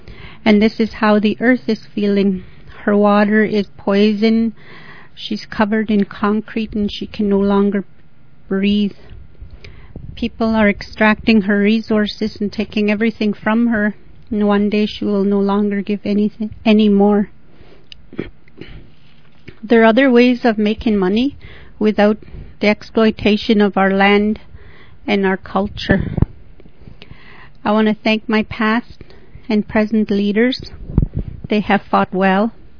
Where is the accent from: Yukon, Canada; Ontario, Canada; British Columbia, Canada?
Yukon, Canada; Old Crow; I'm Vantatguchin from Old Crow, Yukon, here in Canada.